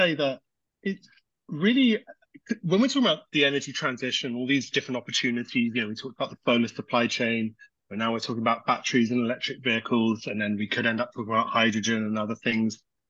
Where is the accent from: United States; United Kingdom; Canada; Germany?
United Kingdom; accent: British; Pardon my British accent. I think you say niche in North America.